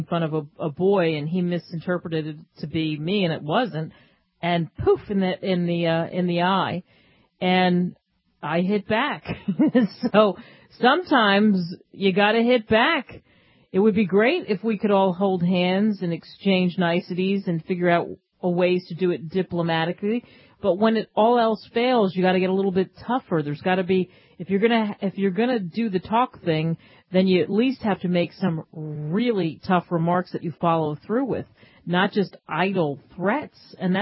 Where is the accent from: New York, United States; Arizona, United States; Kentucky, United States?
New York, United States; you know, I grew up partially in New York